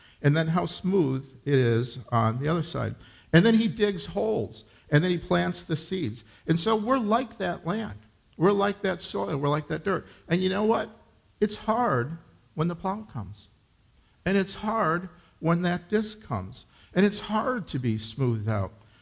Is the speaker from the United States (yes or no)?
yes; Minnesota, United States; I grew up in Minnesota, so this is like, I can picture everything.